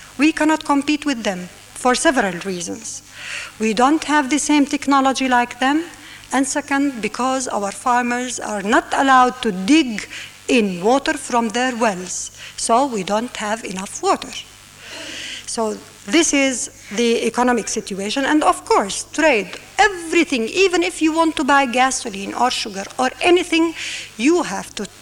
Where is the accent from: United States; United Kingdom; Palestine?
Palestine; Nablus, Nablus Governorate; I'm from Nablus, and I'm a Nablusiya.